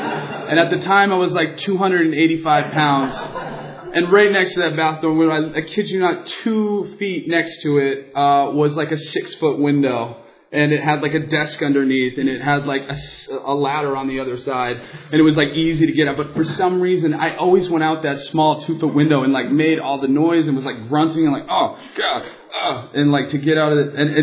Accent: San Diego, California, United States; also born or lived in Encinitas / San Luis Obispo; Born and raised in San Diego. Not too far from here. Encinitas is where I did a lot of my weird stuff. And San Luis Obispo is where I ended the weird stuff.

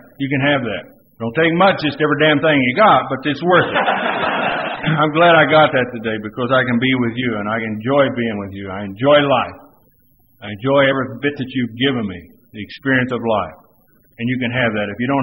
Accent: Texas, United States; You know, when I grew up back in the Texas Panhandle farming community.

